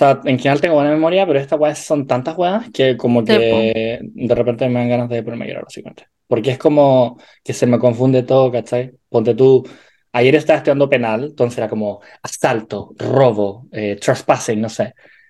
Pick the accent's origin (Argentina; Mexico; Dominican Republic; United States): Dominican Republic; yo cuando crecí en la República Dominicana, allá nunca